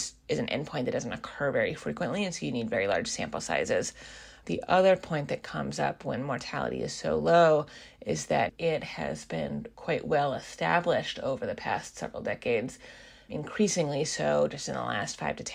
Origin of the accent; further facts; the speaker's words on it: Seattle, Washington, United States; also born or lived in East Coast, United States; I am originally from the Seattle area and went to the East Coast of the U.S. for undergraduate and medical school and came back to Seattle for my pediatrics residency training